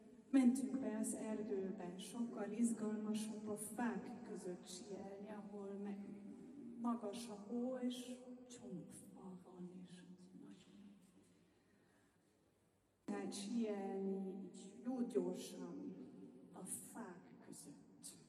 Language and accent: Hungarian; Austria; Hungarian is a second language; Én osztrák vagyok, úgyhogy nagyon szeretem síelni.